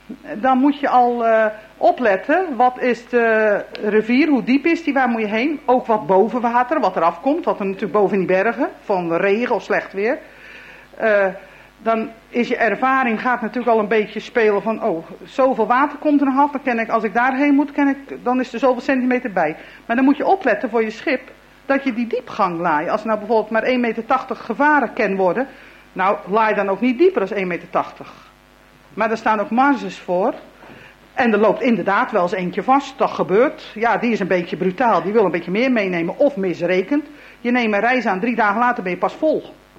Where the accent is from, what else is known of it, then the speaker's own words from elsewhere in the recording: Netherlands; voor ons als Nederlanders in Duitsland